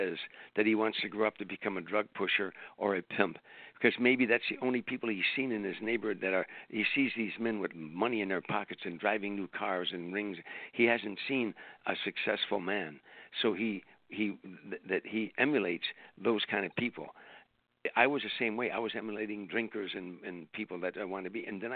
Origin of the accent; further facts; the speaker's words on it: Harvey, Illinois, United States; See, where I grew up in Harvey, and I grew up, as you know, I grew up in a predominantly black area because we were so poor.